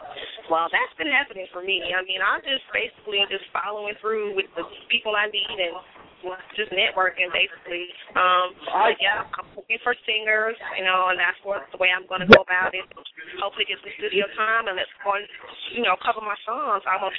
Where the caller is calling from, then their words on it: Atlanta, Georgia, United States; but I'm calling from Atlanta